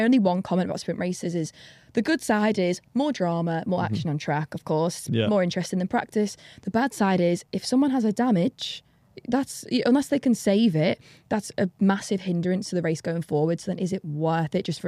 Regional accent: Liverpool, North West England, United Kingdom; I'm from Liverpool.

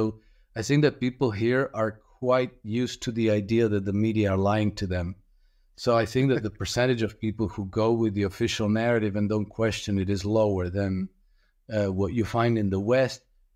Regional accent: Croatia; And then I'm from Croatia

